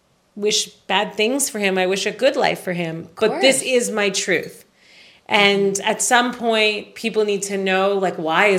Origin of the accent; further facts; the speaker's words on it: Canada; You know, taxes are high. I'm Canadian.